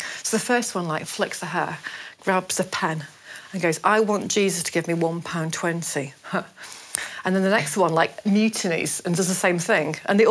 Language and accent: English; Lancaster, North West England, United Kingdom; because I'm from Lancashire, and Lancaster actually